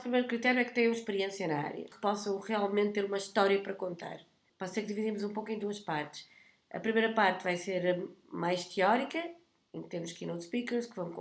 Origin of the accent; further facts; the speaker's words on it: Porto, Norte, Portugal; Cresci em Portugal, então obviamente identifico-me muito com a cultura portuguesa, mas fui educada por pai cabo-verdiano, mãe brasileira, portanto também me identifico com os dois. O meio entre cabo-verdiano e português.